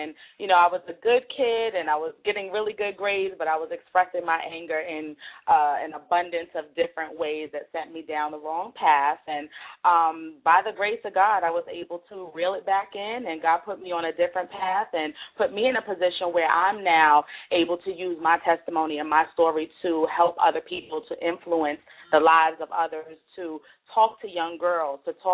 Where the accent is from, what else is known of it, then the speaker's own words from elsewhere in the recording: Brooklyn, New York, United States; now in Virginia, United States; I grew up in Brooklyn all my life. I've only actually been in Virginia for about 4 years.